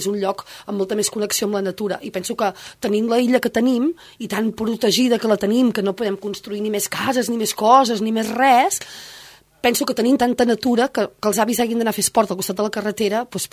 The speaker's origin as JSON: {"language": "Catalan", "town": "Ripoll", "region": "Catalonia", "country": "Spain", "tie": "born or raised there", "said": "De Ripoll, d'un poble de Girona."}